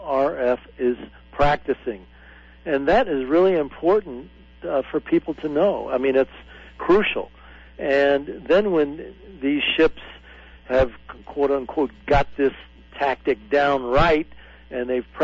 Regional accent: Bath, Maine, United States; I come from Bath, Maine, and at Bath Iron Works in my community, they're building Navy Aegis destroyers.

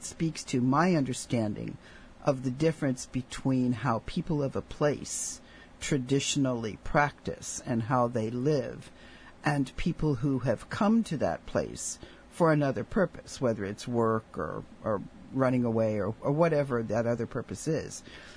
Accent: Kaneohe, Hawaii, United States; I grew up in Kaneohe, that, you know, there's lots of traditional practices going on there of several cultures

